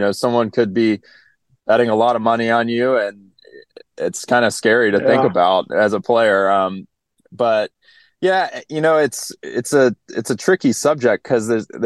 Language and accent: English; North Carolina, United States; now in Sea Island, United States; but I grew up in North Carolina. We played a lot of junior golf together.